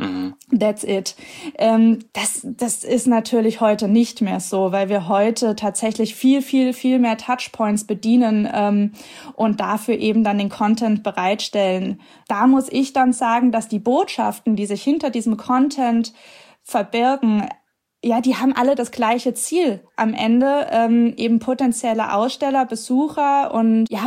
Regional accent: Giessen, Hesse, Germany; Es stand auch nie zur Debatte, dass ich aus meiner Heimatstadt Gießen irgendwie wegziehe

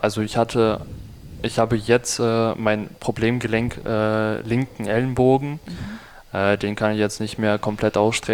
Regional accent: Eastern Ukraine, Ukraine; Und ich komme aus dem Osten und bei uns gab es dann immer weniger Medikamente

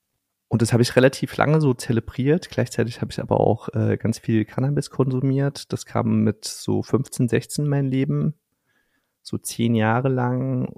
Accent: Worms, Rhineland-Palatinate, Germany; auch dann irgendwie mit 18, so in die einschlägigen Kneipen bei uns in Worms, das konnte man ganz gut so mit Alkohol irgendwie kaschieren, ne?

